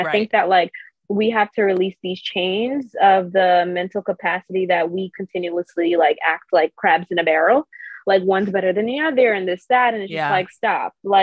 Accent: Brooklyn, New York, United States; I'm from Brooklyn, New York, and I feel like the area I was grown up in, it was predominantly Caribbean.

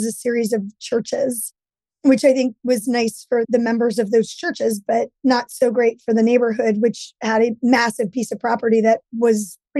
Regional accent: New York City, New York, United States; And I grew up in New York City and watched everything that I loved about New York pretty much go away.

